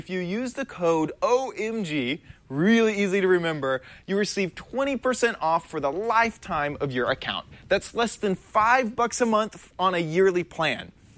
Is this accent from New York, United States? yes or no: no; Texas, United States; And I'm from Texas, so I'm offended.